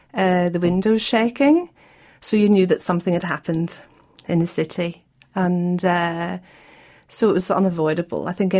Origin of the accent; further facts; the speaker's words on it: Belfast, Northern Ireland, United Kingdom; I come from Belfast, the capital city.